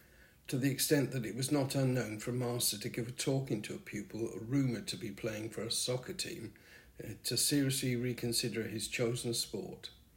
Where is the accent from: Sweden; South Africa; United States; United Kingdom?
United Kingdom; Wales; Although I grew up in Wales